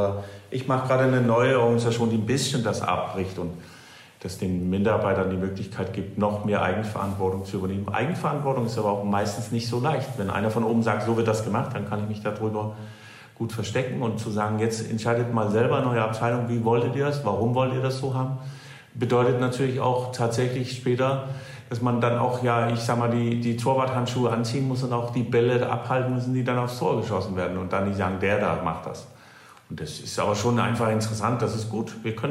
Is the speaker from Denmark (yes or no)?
yes; Denmark; now in Germany; sitzen Sie sich ja nicht hin und überlegen als erstes, ich bin Däne.